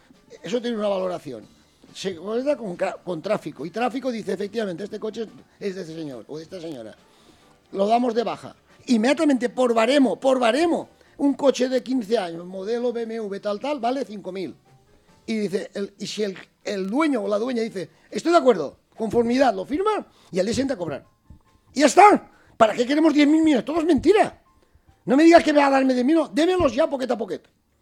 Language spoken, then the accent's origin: Spanish; Chirivella, Valencian Community, Spain; born there; que yo nací en Chiribella, Canices, que yo vi cómo se hizo el río